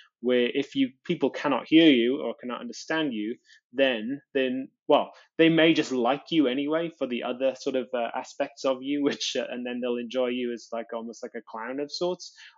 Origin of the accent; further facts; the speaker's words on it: Wales, United Kingdom; moved away as an adult; now in England; Wales when I was like just as I was turning an adult and moved into England. And even then, like, my accent diluted like significantly